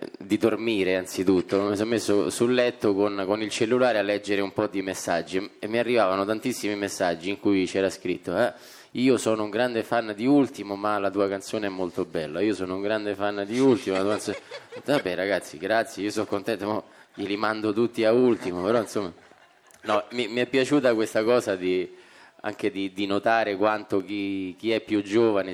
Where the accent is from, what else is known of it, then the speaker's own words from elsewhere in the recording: Rome, Lazio, Italy; io sono molto più romano di ultimo perché io sono de Garbatella e lui è de San Basilio.